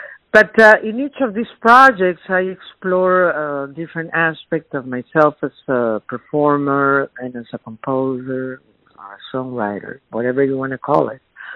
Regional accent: Peru; English is a second language; I told her I also wanted to sing, and that I come from Peru

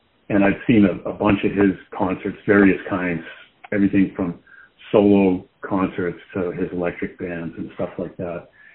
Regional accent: Boston, Massachusetts, United States; even though I grew up in Boston and the Red Sox, you know, were the team.

